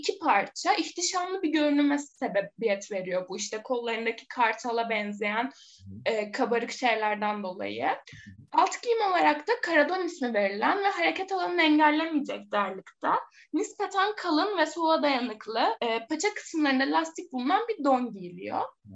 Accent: Muğla, Turkey; Ben Muğla'lıyım zaten.

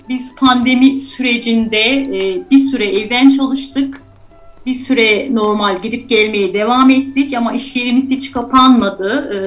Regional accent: Eşmekaya, Aksaray Province, Turkey; O zaman hep Eşmekayalıyız diyorduk. Hala böyle bir kültürümüz var. Kabul etmiyoruz çevresindeki illeri vesaire. Orada doğdum, büyüdüm. Sanırım benim dedelerim kurmuş orayı. Soy ismi oradan biz almışız. Hala ailemin büyük bir çoğunluğu orada yaşıyor.

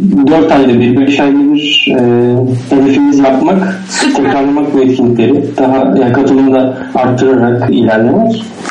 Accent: Edirne, Turkey; born there; now in İzmit, Turkey; Ben Edirne doğumluyum, 1981. Babam taksi şoförü, annem ev hanımı.

